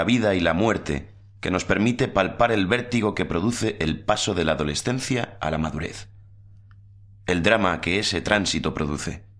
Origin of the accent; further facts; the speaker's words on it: Málaga, Andalusia, Spain; moved away; la posibilidad de volver a trabajar en mi tierra y, además, hacerlo en una película situada en los años 70, justo en el momento en que yo abandoné Málaga.